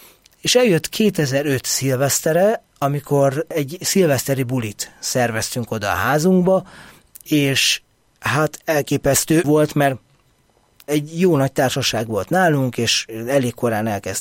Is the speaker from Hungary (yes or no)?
yes; Budapest, Hungary; Újpestnek azon a részén, ahol én felnőttem